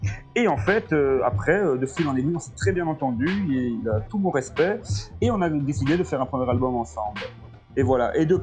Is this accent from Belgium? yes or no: yes; Wallonia, Belgium; Donc, il y a dans mon coin, je suis près de Mons